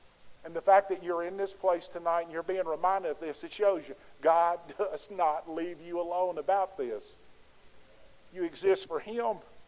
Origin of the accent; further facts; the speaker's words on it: Louisiana, United States; You know, I'm from Louisiana. We live in the heart of the Bible Belt.